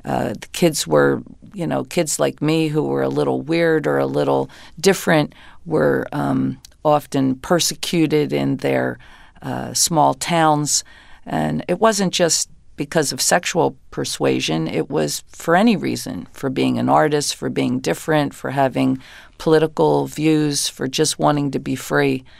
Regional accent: New Jersey, United States; I mean, I came from the South Jersey, Philadelphia area, and in the early 60s, everybody sang.

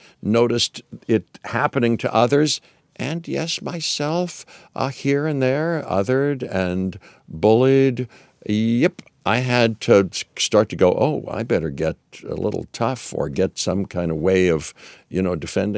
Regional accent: Pittsburgh, Pennsylvania, United States; and I grew up in Pittsburgh, and, you know, it can be tough.

